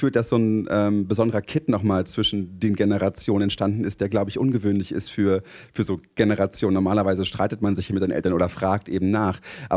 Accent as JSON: {"language": "German", "region": "Berlin", "country": "Germany", "said": "Wir kommen ja aus Berlin, deswegen sprechen wir nicht so viel Sächsisch."}